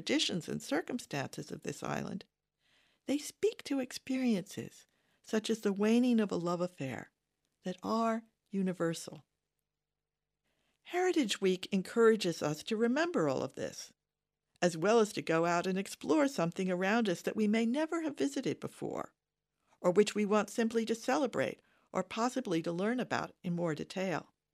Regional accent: California, United States; moved away as an adult; now in Ireland; as I come from the United States, this was not enormously challenging, I well remember how, only months after arriving in Ireland from California

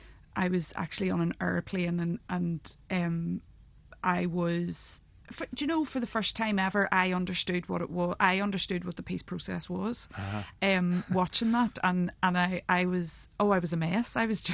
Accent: Belfast, Northern Ireland, United Kingdom; So I am from West Belfast.

